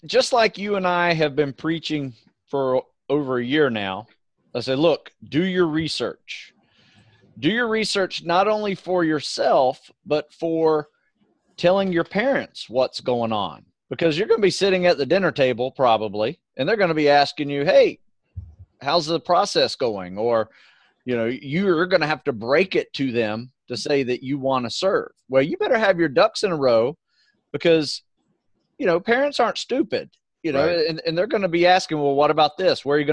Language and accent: English; Florida, United States; I grew up in Florida.